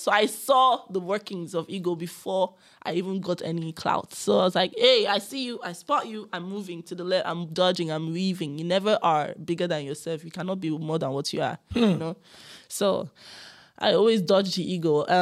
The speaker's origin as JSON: {"language": "English", "region": "Lagos", "country": "Nigeria", "tie": "born or raised there", "said": "For me, I was born and bred in Lagos. anything I want in Lagos, I can get it."}